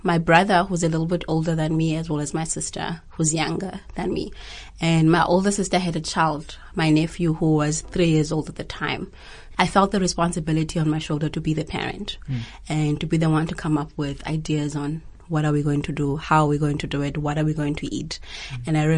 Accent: Kamata, Eastern Cape, South Africa; also born or lived in Transkei; I was born in Transkei, the Eastern Cape, called Sofumbaba. I grew up in Kamata, which is a very disadvantaged place, village.

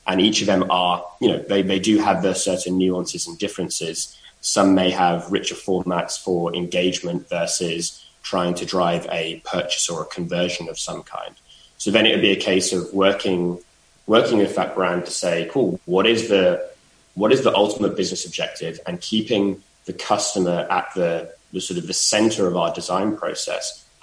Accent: London, United Kingdom; And I'm trying not to introduce my bias here of being a Londoner.

